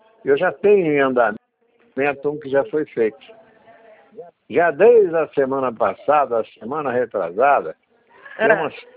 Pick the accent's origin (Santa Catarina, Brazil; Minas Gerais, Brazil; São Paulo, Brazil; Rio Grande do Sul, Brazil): São Paulo, Brazil; Bragança Paulista; Eu sou aqui de Bragança Paulista.